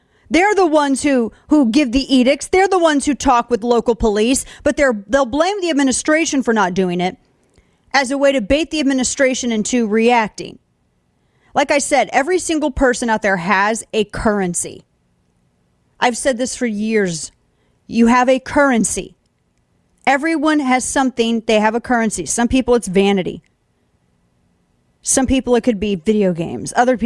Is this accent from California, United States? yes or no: no; St. Louis, Missouri, United States; my hometown of St. Louis, where they had a Republican mayor in the city back in the 60s.